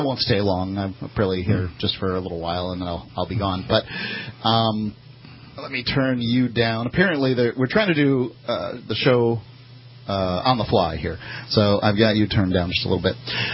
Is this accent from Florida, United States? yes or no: yes; Florida, United States; but I am originally here from the Gulf Coast of Florida.